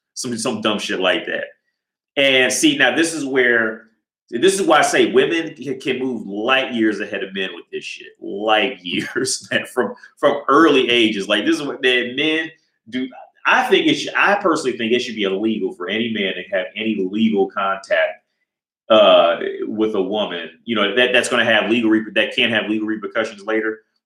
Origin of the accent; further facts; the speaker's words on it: Ohio, United States; and he's from Kentucky, and I'm from Ohio. So we got, like, super cool because we both from, like, you know, the Midwest.